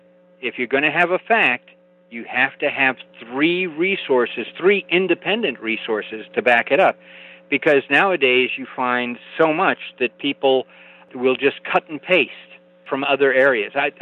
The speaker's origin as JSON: {"language": "English", "town": "Glendale", "region": "California", "country": "United States", "tie": "born or raised there", "said": "it was talking about growing up in Glendale, California with my two brothers and going to Disneyland."}